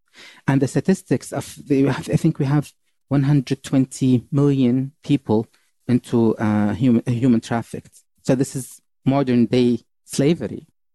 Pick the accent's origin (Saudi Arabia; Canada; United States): Saudi Arabia; I was born and raised in Saudi Arabia. And I only knew Saudi Arabia at that time.